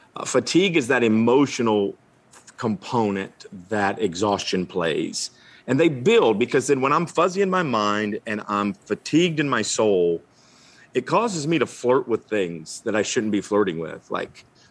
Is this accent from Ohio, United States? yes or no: yes; Newark, Ohio, United States; My hometown is a place called Newark, Ohio, and it is east of Columbus, way outside the Outer Belt.